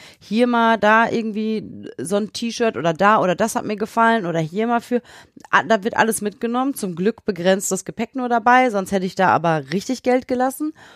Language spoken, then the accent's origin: German; Bottrop, North Rhine-Westphalia, Germany; in Bottrop, meine Heimatstadt, wo ich herkomme